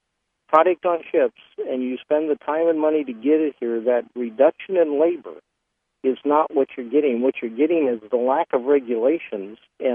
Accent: Los Angeles, California, United States; I grew up in Los Angeles back when it was the Brown Bowl.

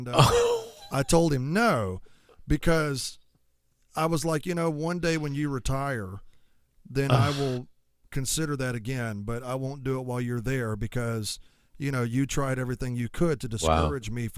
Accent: Georgia, United States; So, like, you know, I grew up in Southeast Georgia, which I have no regrets about. I love it down here, and that's why I still live here.

